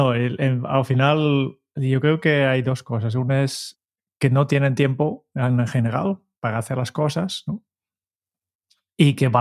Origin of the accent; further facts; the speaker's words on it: Netherlands; Spanish is a second language; y yo como holandés lo noto en varios casos